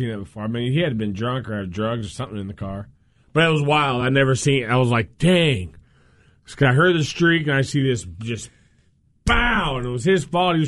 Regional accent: the South, United States; So growing up in the South, you know, what do we say? Yes, ma'am, no, ma'am, yes, sir, no, sir, right?

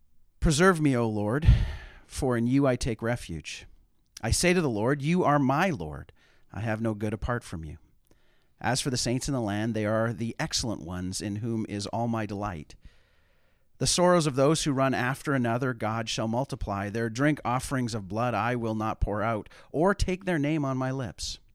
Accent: Cloverdale, British Columbia, Canada; I'm from Cloverdale, British Columbia. That is in the Vancouver area, and I've been there about 13 years.

